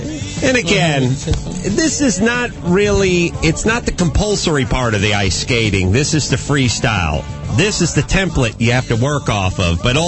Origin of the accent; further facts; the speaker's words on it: California, United States; I think it's now the Gibson Amphitheater right here in my hometown.